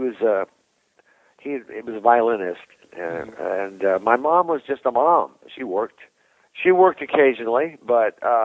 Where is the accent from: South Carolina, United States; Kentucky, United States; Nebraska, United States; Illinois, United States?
Kentucky, United States; But we were Northern New York Yankees, my parents and I. And we moved into this little town in the middle of the Bible Belt in the Jim Crow South.